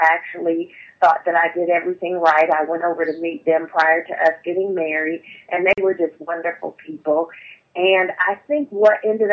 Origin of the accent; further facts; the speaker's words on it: Ohio, United States; I grew up in Central Ohio area and started out after I graduated from Ohio State University